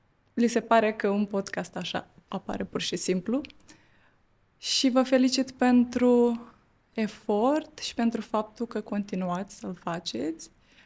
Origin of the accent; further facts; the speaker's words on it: Borisovka, Odesa Oblast, Ukraine; eu sunt din satul Borisovka, raionul Tatar Bunar, regiunea Odessa. Am avut acolo cea mai frumoasă copilărie